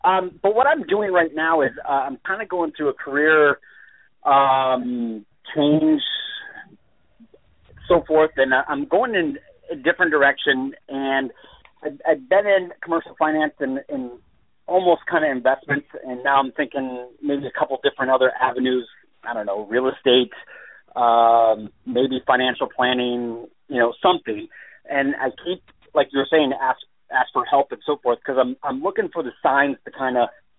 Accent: Arizona, United States; I am from finally warm again, Arizona.

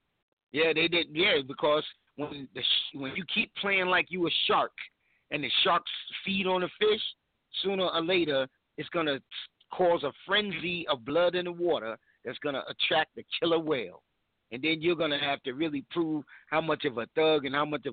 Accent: Bronx, New York, United States; I'm 52 years old, and I've been doing hip-hop since I was 7 years old, growing up in the Bronxdale Projects.

